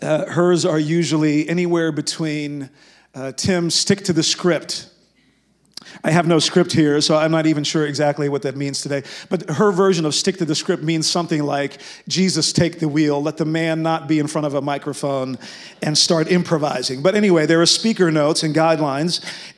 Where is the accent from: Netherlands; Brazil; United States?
Netherlands; It might not look like some of you heard today that I'm from the Netherlands. I know I don't necessarily look like a Dutch guy.